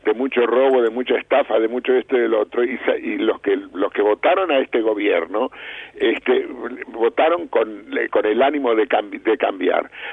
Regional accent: Buenos Aires, Argentina; los porteños sobre todo, los de Buenos Aires, yo soy porteño

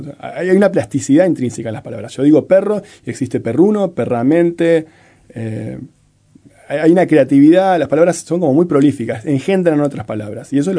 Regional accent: Maldonado, Uruguay; now in Montevideo, Uruguay; Y yo me crié en Maldonado, cerca de La Valleja, Canelones, en un pueblo, y tenía un poco de acento, digamos, de ahí, si querés.

